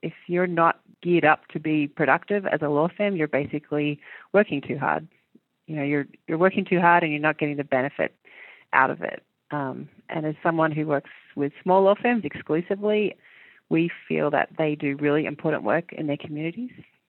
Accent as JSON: {"language": "English", "country": "Australia", "tie": "born or raised there", "also_born_or_lived": "New Zealand", "said": "But the reason I did it was because I moved countries when I was small from New Zealand to Australia, and I thought it was really good for me as a human."}